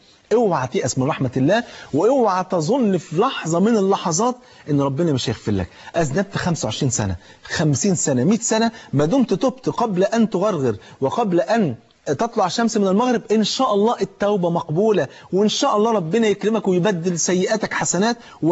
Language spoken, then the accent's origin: Arabic; Egypt; زي ما بيقولوا يعني في المثل عندنا في مصر